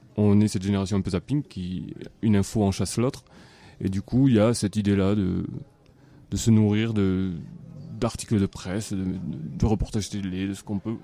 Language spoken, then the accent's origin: French; Nouvelle-Aquitaine, France; moi, je viens donc du Pays Basque, et à Baïgorri, un tout petit village